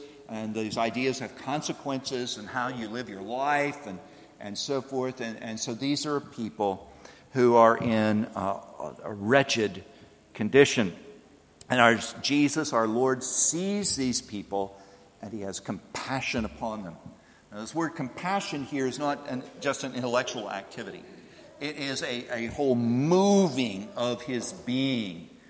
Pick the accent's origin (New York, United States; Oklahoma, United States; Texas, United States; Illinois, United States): Texas, United States; Paris; I remember back in my hometown of Paris, Texas, an incident that happened.